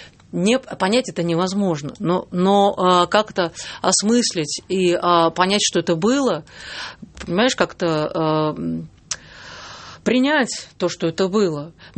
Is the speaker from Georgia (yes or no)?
no; Latvia; now in Russia; Я человек, который родилась и выросла в Латвии и была всегда изгоем русским.